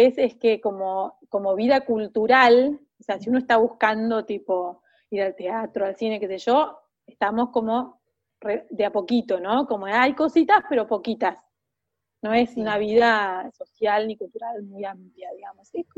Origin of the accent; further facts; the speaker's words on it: Esquel, Chubut, Argentina; now in Trevelin, Argentina; Claro, yo en realidad soy de Esquel, nací en Esquel, viví hasta los 18 en Esquel